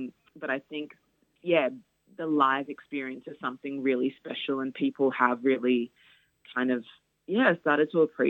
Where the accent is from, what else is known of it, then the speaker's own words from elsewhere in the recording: Nigeria; I'm Nigerian, and in a Nigerian household